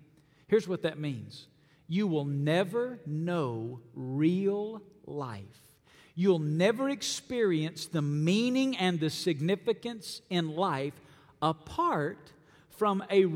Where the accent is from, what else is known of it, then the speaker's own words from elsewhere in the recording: Alabama, United States; I was born and raised in Alabama. And when you grow up in Alabama, you can't help but love the Alabama Crimson Tide.